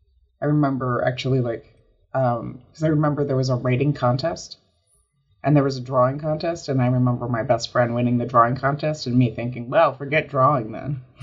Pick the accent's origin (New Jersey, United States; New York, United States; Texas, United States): New Jersey, United States; Okay, I grew up on the Jersey Shore, back before that had any particular significance. about 5 miles from the beach. And so it's close to Asbury Park.